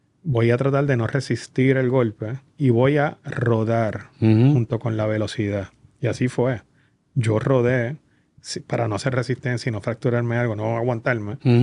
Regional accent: Caguas, Puerto Rico; uno de los recuerdos más lindos de mi infancia es en Cagua

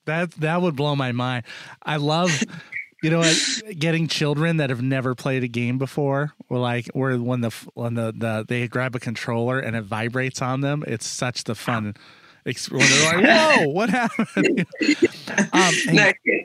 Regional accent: United States; See, I'm an American, so you sound super intelligent to me.

